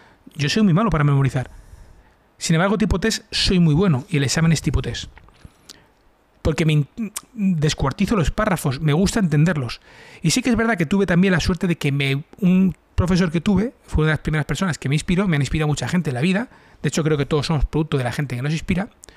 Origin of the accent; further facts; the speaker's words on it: Madrid, Community of Madrid, Spain; also born or lived in Alicante; incluso con 12 años yo estudiaba en jesuitas. Yo soy de Madrid, pero por aquel entonces mi padre trabajaba en Iberia y pues por destinos estábamos viviendo en Alicante.